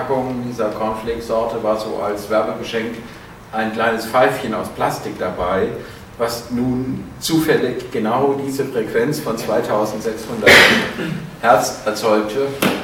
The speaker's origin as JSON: {"language": "German", "town": "Kassel", "region": "Hesse", "country": "Germany", "tie": "born or raised there", "also_born_or_lived": "Marburg", "said": "Ich bin in Kassel geboren, war die ersten 10 Jahre hier. Danach habe ich mein Abi in Marburg gemacht"}